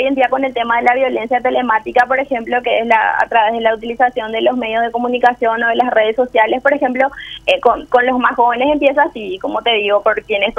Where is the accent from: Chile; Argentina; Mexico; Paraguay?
Paraguay; tiene mucho que ver con nuestra cultura como paraguayos